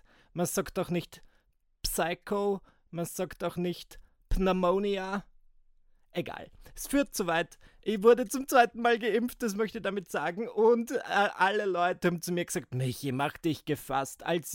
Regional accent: Austria; Maskenpflicht, das herrscht jetzt bei uns in Österreich vielerorts nicht mehr.

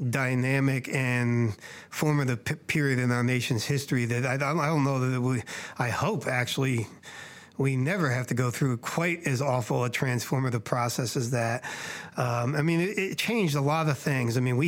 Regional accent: New Jersey, United States; I grew up in New Jersey, you know, up there.

